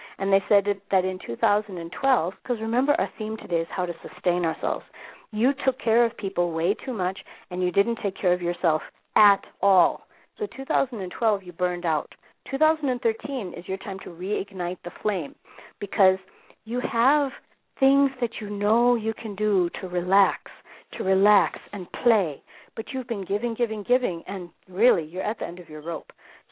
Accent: Minneapolis, Minnesota, United States; now in Johannesburg, South Africa; It's 8 a.m. in my hometown of Minneapolis. And it's 4 p.m. here in Johannesburg, South Africa

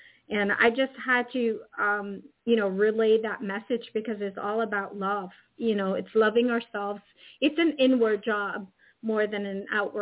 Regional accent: New York, United States; You know, guys, I'm from New York, so there's no tornadoes in New York.

